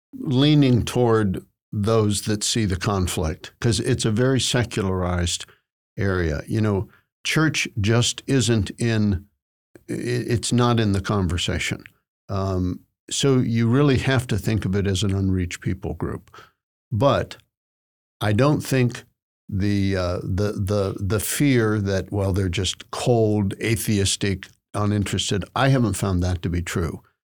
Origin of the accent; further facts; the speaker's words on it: Ohio, United States; also born or lived in Connecticut; I was born in New England. I was born in Connecticut, would have grown up in Connecticut. My folks split before I started elementary school. My mother was an Ohio State Buckeye, so she moved back to Ohio. I really grew up in the Midwest